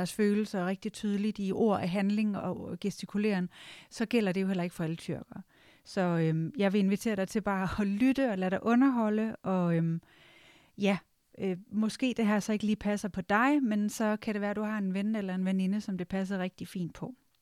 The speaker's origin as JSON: {"language": "Danish", "region": "North Denmark Region", "country": "Denmark", "tie": "born or raised there", "said": "I Vendsyssel, hvor jeg voksede op, der var det ikke udbredt at sætte ord på sine følelser."}